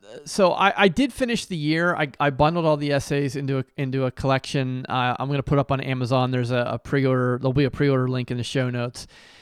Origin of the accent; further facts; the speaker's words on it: Monroeville, Pennsylvania, United States; Shout out Monroeville, PA, my hometown.